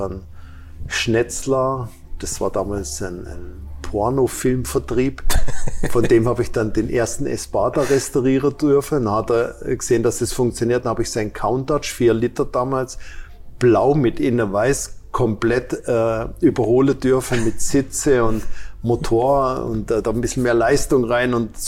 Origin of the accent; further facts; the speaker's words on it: Baden-Württemberg, Germany; weil da, wo ich herkomme, gibt's keine amerikanischen Autos. Wenn Glück gehabt hast, ist vielleicht mal ein amerikanisches Auto durchs Dorf gefahren, weil das in der Nähe von der Schweizer Grenze war.